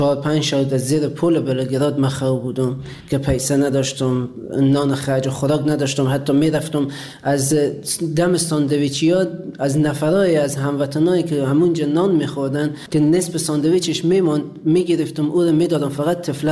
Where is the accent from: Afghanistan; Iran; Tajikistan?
Afghanistan; moved away; حدود 3.5-4 سال میشه از افغانستان آمدم بیرون.